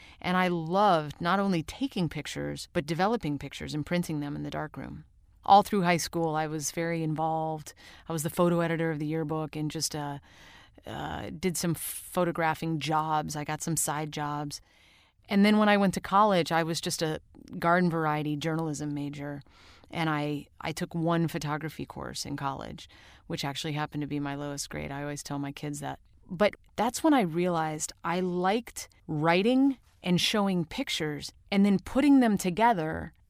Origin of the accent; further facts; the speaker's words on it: St. Louis, Missouri, United States; also born or lived in Rochester, New York; when I was growing up in St. Louis and Rochester, New York, in both places, we had a darkroom.